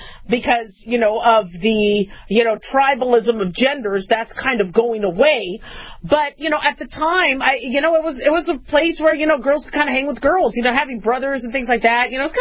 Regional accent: United States; So I think of myself as American. I think of myself as a Jew. I think of myself as a physician, right?

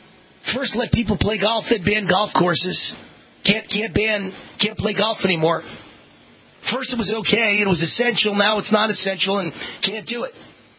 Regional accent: New York, United States; I'm a New Yorker. I'm Jewish. I took Christ as my Savior.

